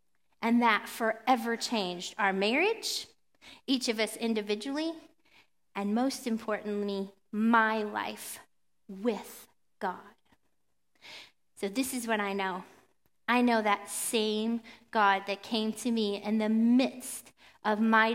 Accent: Midwest, United States; And I grew up in the Midwest.

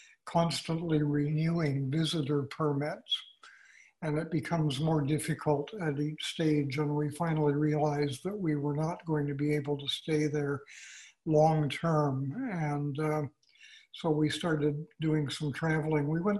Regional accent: Canada; as Canadian citizens we were not EU citizens

